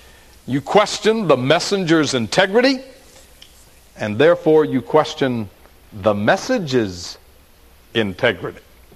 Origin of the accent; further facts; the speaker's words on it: Florida, United States; moved away; Now, I grew up in Florida and was living in Tennessee at the time, and I'd never been to Alaska.